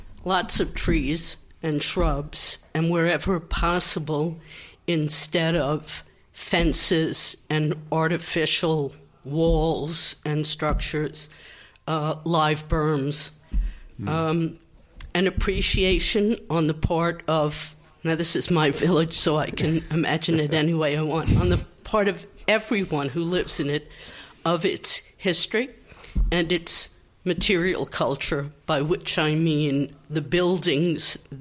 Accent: Brooklyn, New York, United States; Brooklyn.

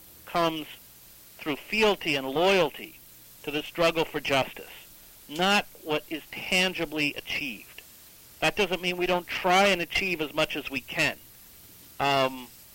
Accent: Schoharie, New York, United States; the Christian anarchism in which I was raised in Schoharie, New York, not very far from you.

